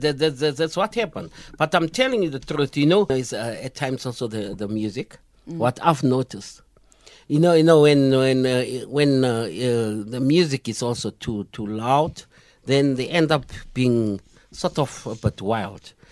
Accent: Johannesburg, Gauteng, South Africa; I'm from El Dorado Park, which is in Joburg

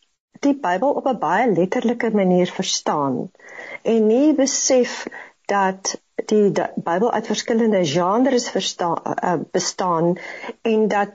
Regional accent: Centurion, Gauteng, South Africa; My pa was in die Broederbond, ek is in die 50er jare gebore, ek het in Centurion groot geword, wat eers vir Woodburg genoem is.

